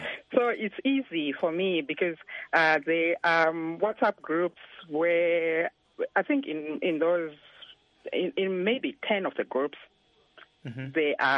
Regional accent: Zimbabwe; moved away; Because we are living away from home and we are in this community where we kind of feel we are separated from Zimbabwe. But then we get an opportunity to get together as Zimbabweans and encourage each other

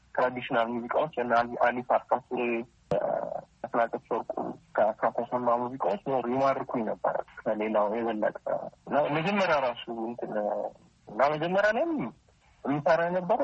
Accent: Addis Ababa, Ethiopia; የተወለድኩት አዲስ አበባ ወደ ፍልውሃ አካባቢ ነው። ትምህርት ቤት እዛው ከጎን ያለ ሊሴ ገብረ ማርያም እግሬ እየሄድኩ ነው የተማርኩት።

